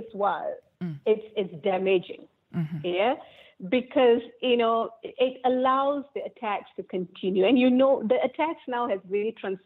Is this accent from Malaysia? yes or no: yes; Malaysia; We are from Malaysians, and unfortunately, this is how we are moving forward.